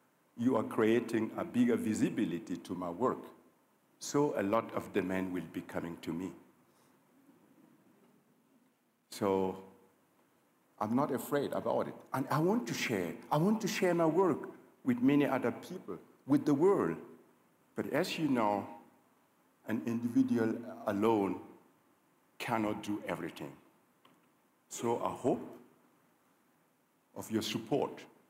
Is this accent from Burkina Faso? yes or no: yes; Gando, Burkina Faso; I was born in Burkina Faso, in a little village called Gando. When I was a kid, we had no access to clean drinking water. We had no electricity. and no healthcare facilities and no school.